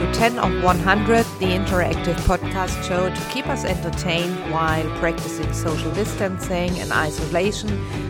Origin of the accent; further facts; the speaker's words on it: Germany; accent: German; English is a second language; That's the reason why I've chosen English for the show. I'm sorry, I'm apologizing. I know about my bad German accent.